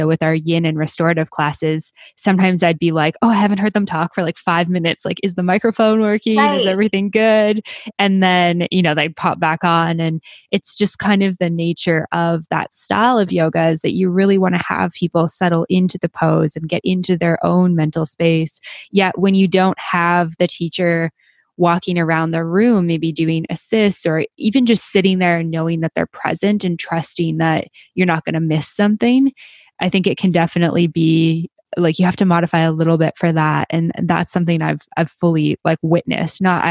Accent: Canmore, Alberta, Canada; the one studio that I work with here in Canmore, like my hometown in Canada.

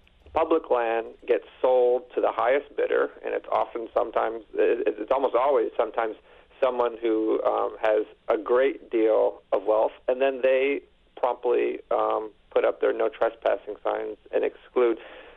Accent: Buffalo, New York, United States; Because, I mean, you know, I grew up in Buffalo, New York. I don't even know where the nearest trail is.

